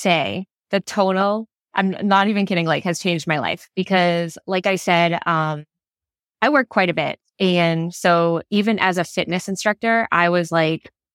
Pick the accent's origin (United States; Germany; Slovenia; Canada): United States; Boston, Massachusetts; now in Texas, United States; So, I'm from Boston.